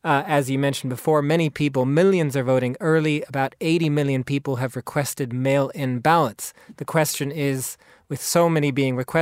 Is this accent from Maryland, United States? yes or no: yes; Maryland, United States; in my own state, to give an example where I vote as an American in Maryland